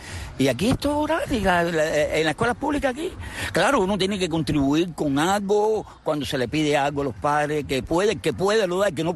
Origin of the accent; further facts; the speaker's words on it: Pinar del Río, Cuba; moved away as an adult; now in Miami, United States; Yo soy pinareño, 100% pinareño.